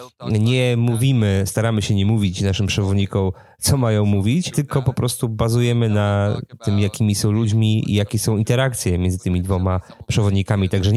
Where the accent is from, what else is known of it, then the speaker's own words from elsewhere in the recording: Poznań, Greater Poland Voivodeship, Poland; Jako typowy poznaniak oczywiście od razu pytam o cenę